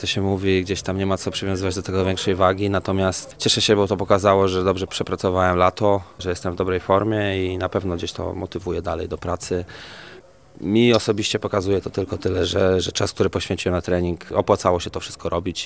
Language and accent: Polish; Rzeszów, Subcarpathian Voivodeship, Poland; pochodzę z Rzeszowa